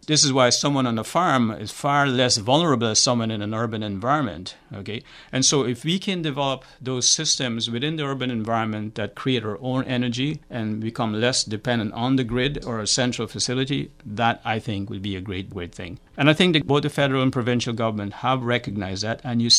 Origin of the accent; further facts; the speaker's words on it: Guyana; I mean, I grew up in Guyana, a very poor country back then, using an oil lamp with kerosene in a bottle